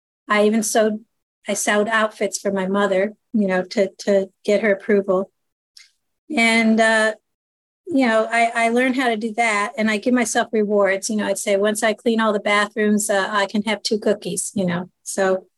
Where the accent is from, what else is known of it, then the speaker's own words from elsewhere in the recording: New Jersey, United States; born there; I'm 63. I was born in 1958 in New Jersey.